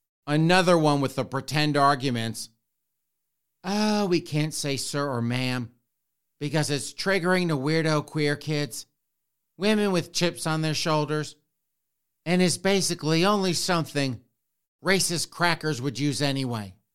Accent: Spartanburg, South Carolina, United States; now, I grew up in the South, in Spartanburg, South Carolina. And that was drilled into us at a very young age.

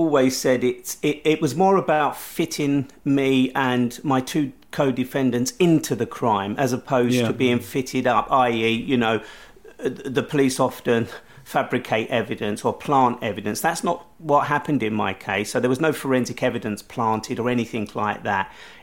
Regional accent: London, United Kingdom; So at the age of 20, as a Londoner, I was arrested.

